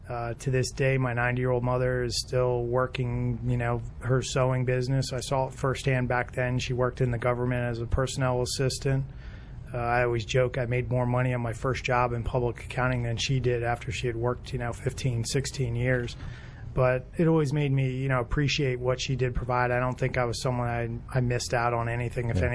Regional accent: Kensington, Maryland, United States; I'm local. Grew up in Kensington.

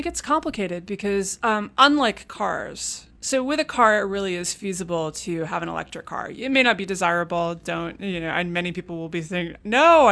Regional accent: Manhattan, New York, United States; Well, I grew up in Manhattan

